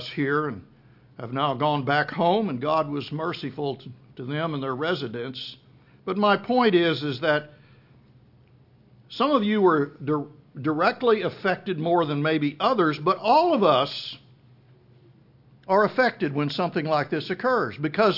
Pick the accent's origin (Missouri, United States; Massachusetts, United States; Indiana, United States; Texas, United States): Texas, United States; Plainview; Back in 1973, I grew up in Plainview, Texas, and my brother was killed in a tornado that struck Plainview, Texas.